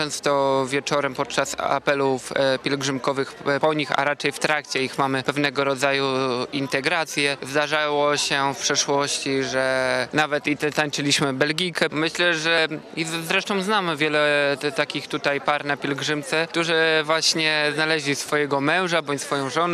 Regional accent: Gdynia, Pomeranian Voivodeship, Poland; 25 lat. Jestem rodowitym gdynianinem

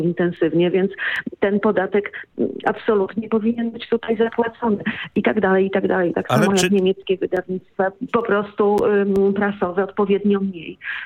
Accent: Poznań, Greater Poland Voivodeship, Poland; bo ja z Poznania, to też dużo śniegu

